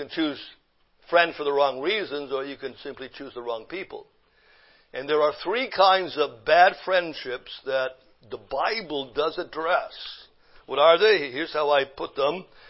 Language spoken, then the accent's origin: English; Canada; now in United States; I am American now. I was a Canadian. Well, I'm still a Canadian and American, just by the way. I became an American this past year